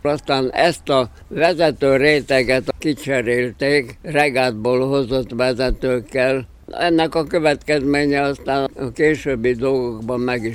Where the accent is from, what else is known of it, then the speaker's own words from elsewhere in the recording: Arad, Arad County, Romania; 1910-ben születtem. Én emlékszem arra, amikor megjelent a román hadsereg itten.